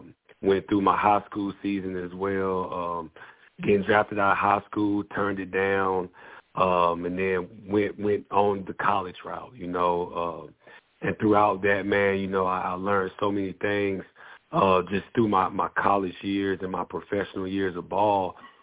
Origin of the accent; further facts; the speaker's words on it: Statham, Georgia, United States; I'm a good old country boy, man. I'm from Athens, Georgia, a little town near Athens, Georgia, called Statham, Georgia.